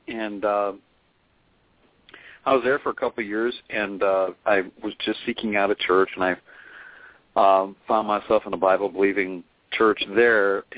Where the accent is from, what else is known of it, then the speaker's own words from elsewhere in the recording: Arnold, United States; I'm from Arnold. It's my hometown. I went to the local high school here and all that.